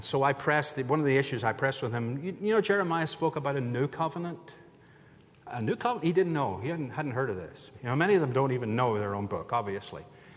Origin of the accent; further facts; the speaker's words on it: United Kingdom; now in United States; I used to be British. I'm now American. I still have a British passport.